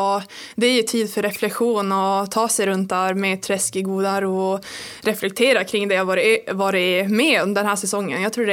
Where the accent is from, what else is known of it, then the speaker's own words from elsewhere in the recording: Kalix, Norrbotten County, Sweden; Så det är jättestort för mig att få tävla hemma i Norrbotten.